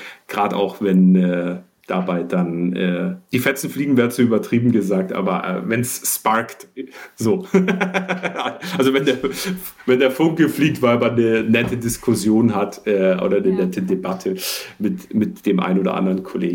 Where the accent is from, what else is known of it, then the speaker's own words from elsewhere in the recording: Bavaria, Germany; born there; Ich bin ja gebürtiger Bayer